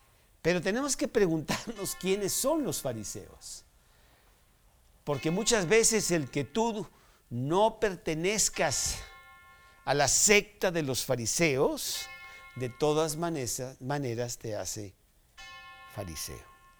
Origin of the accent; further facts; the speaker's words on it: Mexico; así decimos nosotros, somos mexicanos y esa es nuestra manera de decir las cosas.